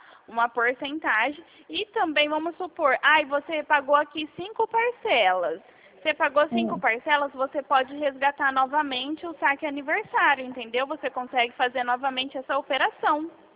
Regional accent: Dracena, São Paulo, Brazil; Eu sou aqui de Dracena

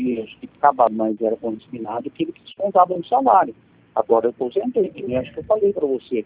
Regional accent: Pirassununga, São Paulo, Brazil; eu sou de Pirassununga

